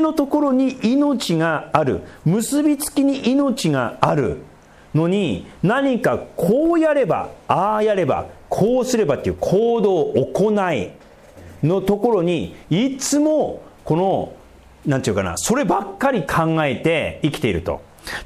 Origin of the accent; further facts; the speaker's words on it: Tohoku, Japan; now in Tokyo, Japan; ずっと東京に暮らしてますね。東北出身ですけど、大学以降はあとも海外結構行ってるからね、住んでるからなんですけど、基本東京です。